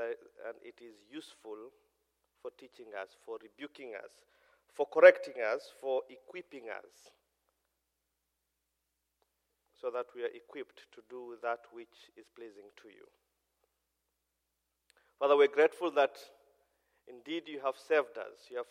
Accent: Kenya; English is a second language; Kenyan. I'm a Somali. And Jesus is Lord. I speak English, but it's foreign to your ears. So I'm told I have an accent.

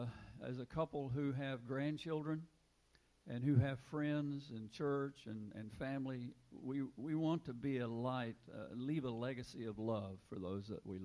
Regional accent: Chapmanville, West Virginia, United States; born there; I was born in Chapmanville, West Virginia, down in Logan County. … so the roots run deep.

